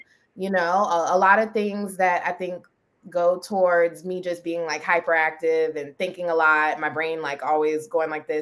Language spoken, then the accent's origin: English; Maryland, United States; My home state of Maryland was issuing licenses within the next year.